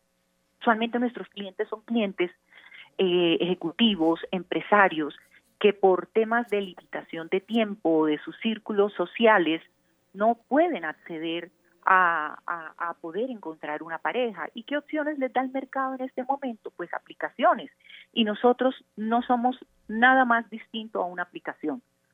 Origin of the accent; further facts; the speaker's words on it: Barranquilla, Atlántico, Colombia; now in Bogotá, Colombia; Sí, yo soy barranquillera, soy psicóloga de la Universidad del Norte de Barranquilla